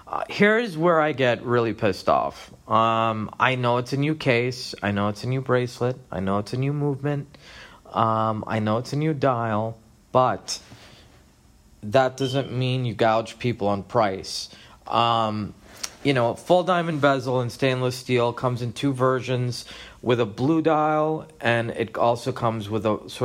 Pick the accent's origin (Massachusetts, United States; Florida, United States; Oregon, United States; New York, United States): Massachusetts, United States; Boston; now in Las Vegas, United States